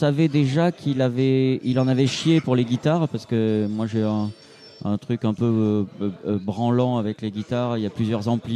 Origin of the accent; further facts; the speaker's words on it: France; on se connaît, on est français, c'est facile de se parler sur des détails très précis.